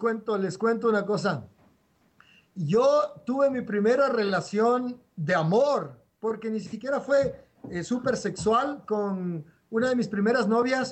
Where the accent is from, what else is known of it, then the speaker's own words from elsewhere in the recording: Quevedo, Los Ríos, Ecuador; born there; Yo nací en el Quevedo. Bueno, yo nací en Quevedo